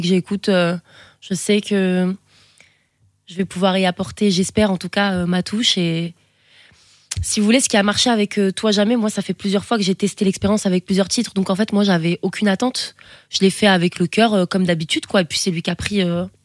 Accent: Nice, Provence-Alpes-Côte d'Azur, France; J'ai grandi à Nice, dans la ville de Nice, et dans un environnement populaire avec beaucoup de monde, parce que mon père a un bar. Donc j'ai grandi avec beaucoup de gens autour de moi.

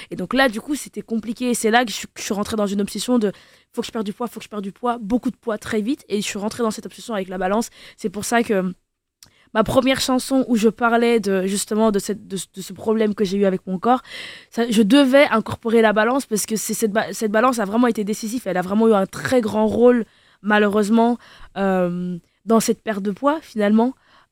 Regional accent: Flanders, Belgium; j'ai grandi en Flandre

